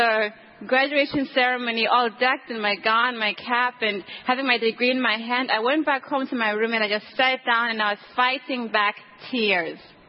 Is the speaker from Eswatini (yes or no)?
yes; Eswatini; Growing up in Swaziland